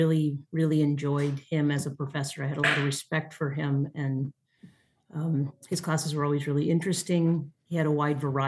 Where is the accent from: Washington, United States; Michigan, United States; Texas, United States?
Washington, United States; So I'm from Central Washington.